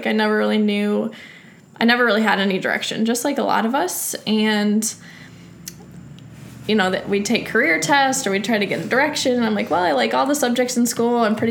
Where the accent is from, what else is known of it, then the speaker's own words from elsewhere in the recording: Allegan, Michigan, United States; But I grew up in Allegan, Michigan, in a pretty typical middle-class family.